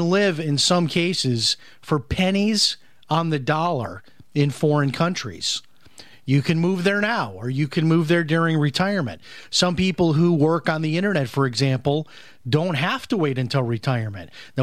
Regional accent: United States; as an American, you always think about, well, where am I going to retire? I live in New York.

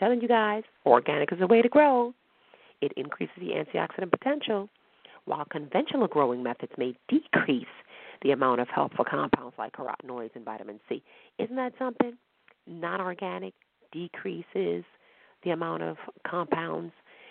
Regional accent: New York City, New York, United States; I'm from New York City and wasn't born in an apartment building.

